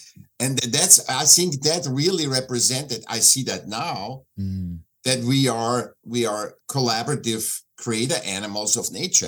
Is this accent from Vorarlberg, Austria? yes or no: no; Vienna, Austria; born there; English is a second language; I was born in Vienna, in Austria, and I was a sick child